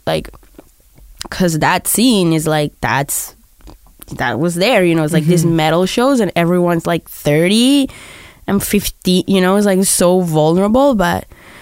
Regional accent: Barranquilla, Atlántico, Colombia; when I was growing up in South America, I used to love like metal.

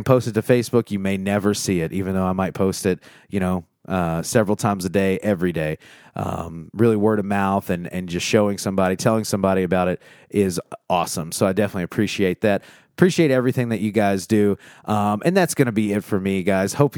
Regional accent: Louisville, Kentucky, United States; I like to do it locally here in Louisville, you know, support my hometown boys

